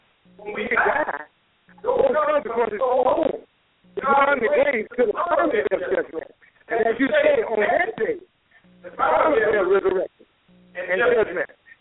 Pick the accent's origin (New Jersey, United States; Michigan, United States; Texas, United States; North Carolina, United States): North Carolina, United States; over the people we were raised up in North Carolina, our age, about 58, they're dead.